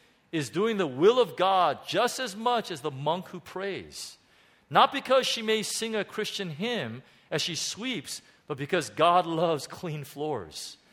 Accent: California, United States; now in Hong Kong; I may have shared this before, but I'm from Southern California. And in Southern California, we're probably a little bit more superficial than other people. And so I'm a Southern Californian, so I can say that.

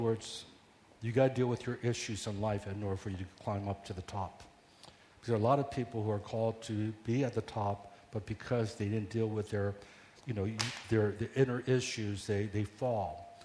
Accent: Washington, District of Columbia, United States; also born or lived in Maryland; now in Los Angeles, United States; I grew up in the East Coast, Washington, D.C., never, you know, really traveled around the country.

